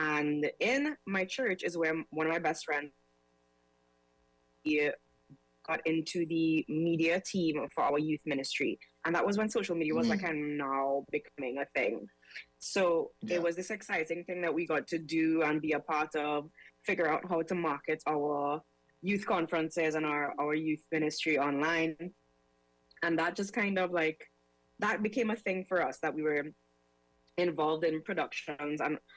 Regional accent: Trinidad & Tobago; also born or lived in Belize; I was born in Belize. Both of my parents are Trini. So I moved to Trinidad when I was about 7

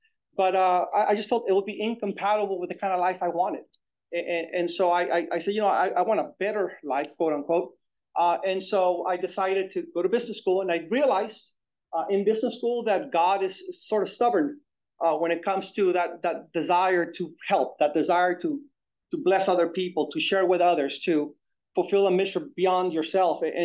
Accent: Mexico; And growing up in Mexico, there's a thought that if you are in ministry, that you're supposed to suffer.

